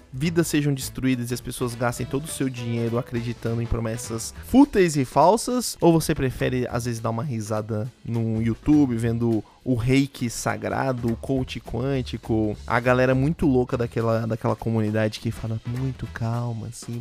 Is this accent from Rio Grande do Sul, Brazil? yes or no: no; São Paulo, Brazil; sou de Sampa, meu.